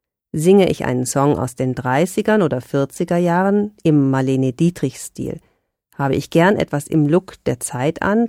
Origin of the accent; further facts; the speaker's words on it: Schleswig-Holstein, Germany; Ich bin auf einem Bauernhof bei Salzau in Schleswig-Holstein aufgewachsen